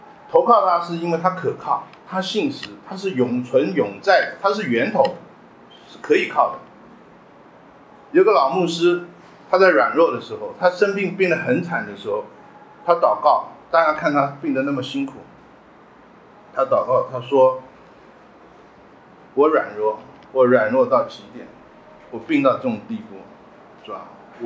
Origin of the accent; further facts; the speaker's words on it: China; 我们中国人讲严以待人啊，严以待己，宽以待人